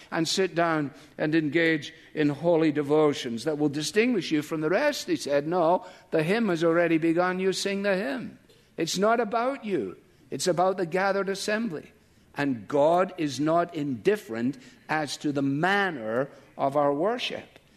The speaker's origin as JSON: {"language": "English", "region": "Scotland", "country": "United Kingdom", "tie": "born or raised there", "said": "when I grew up in Scotland"}